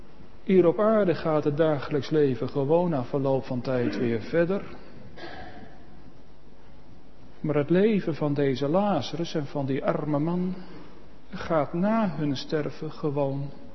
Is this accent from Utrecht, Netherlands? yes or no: no; Gelderland, Netherlands; Maar op de Veluwe waar ik opgegroeid ben had je dat vroeger ook, het aanzeggen.